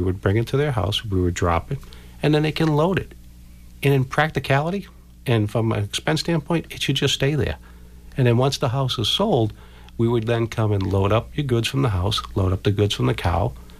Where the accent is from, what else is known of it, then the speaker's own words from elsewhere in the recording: Weymouth, Massachusetts, United States; I go down to my local store in Weymouth. I'm from Weymouth.